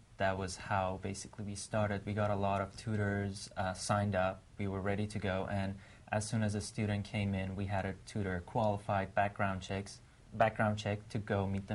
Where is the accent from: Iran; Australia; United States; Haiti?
Iran; English is a second language; I was born and raised in Iran in a Baha'i family, which is a religious minority